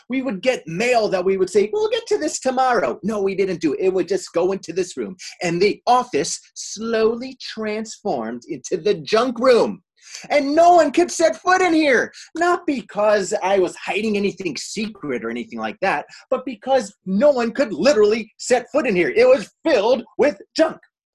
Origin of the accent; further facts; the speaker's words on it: Silver Spring, Maryland, United States; Really close. I grew up in Silver Spring, Maryland. And I went back home and I went to in my mom's old room there.